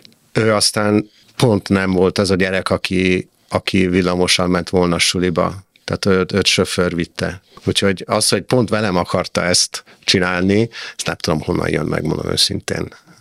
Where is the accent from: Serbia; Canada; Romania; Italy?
Italy; Florence, Tuscany; born there; Hungarian is a second language; a 70-es években költözött vissza Európába, Olaszországba, Firenzébe, ahol én születtem